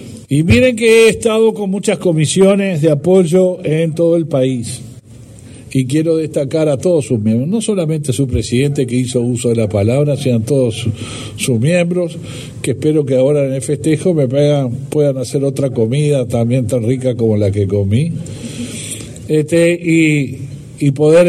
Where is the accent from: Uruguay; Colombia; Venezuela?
Uruguay; Y no importa de qué partido somos todos solidarios, esa es nuestra matriz como uruguayos.